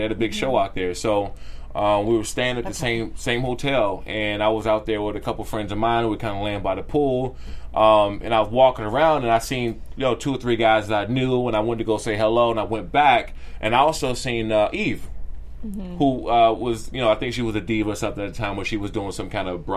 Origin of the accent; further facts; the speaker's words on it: Maryland, United States; I'm from Maryland and I'm from the DMV area, right? Mm-hmm. I'm from the East Coast.